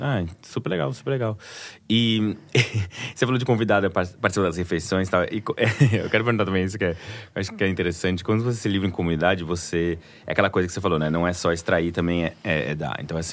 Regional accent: Brazil; sou brasileiro

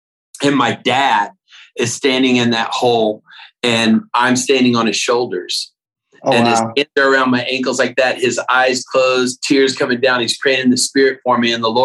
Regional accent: Austin, Texas, United States; And basically, I grew up in Austin, though. My dad pastored in Austin for 12 years at a church

